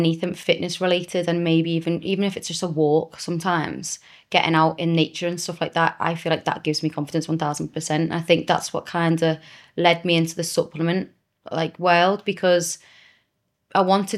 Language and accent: English; Cyprus; now in England, United Kingdom; Because my whole thing when I grew up in Cyprus was like, I don't get people in England.